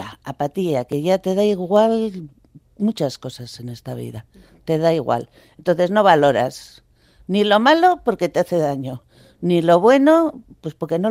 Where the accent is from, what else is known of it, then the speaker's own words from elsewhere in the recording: Basque Country, Spain; now in Gipuzkoa, Spain; yo no soy de Guipúzcoa, yo soy vizcaína